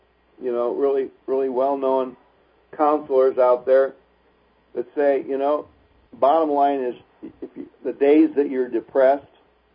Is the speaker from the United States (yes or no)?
yes; Detroit, Michigan, United States; I grew up in Detroit.